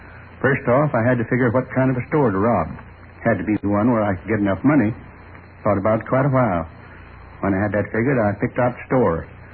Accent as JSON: {"language": "English", "region": "Midwest", "country": "United States", "tie": "born or raised there", "said": "I was born in the Middle West. tiny little town. You probably never heard of it. Isn't on most of the maps. Went to school there through the 8th grade."}